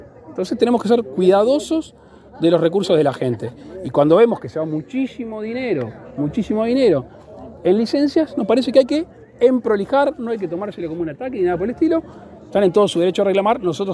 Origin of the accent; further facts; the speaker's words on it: Uruguay; lo que realmente nos cuesta como uruguayos el combustible importarlo.